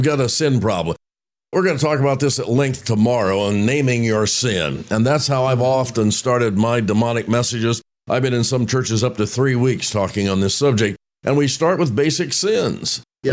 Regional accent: Roanoke, Indiana, United States; how simple it was years ago, growing up in Roanoke, Indiana.

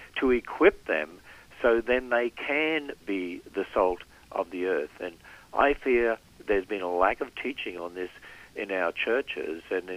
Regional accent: Australia; well, I was brought up on Vegemite in Australia

